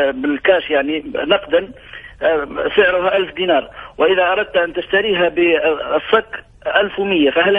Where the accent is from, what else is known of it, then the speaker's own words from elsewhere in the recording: Libya; احنا عندنا في ليبيا نتيجة نقص السيولة في المصارف التجارية